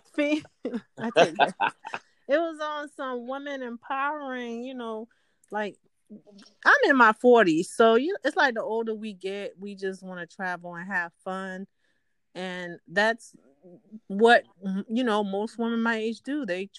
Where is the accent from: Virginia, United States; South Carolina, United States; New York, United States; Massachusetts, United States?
South Carolina, United States; I'm from South Carolina, migrated to Georgia, but Charlotte is only a few hours away, in either state.